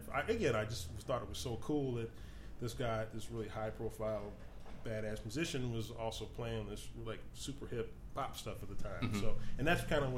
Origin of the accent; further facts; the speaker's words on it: Evanston, Illinois, United States; Yeah, well, I grew up in Evanston